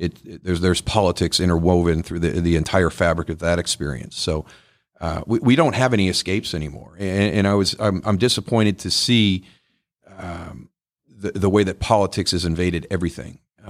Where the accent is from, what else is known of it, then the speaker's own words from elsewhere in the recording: Buffalo, New York, United States; And that's where I'm from. That's where I grew up. I grew up in Western New York.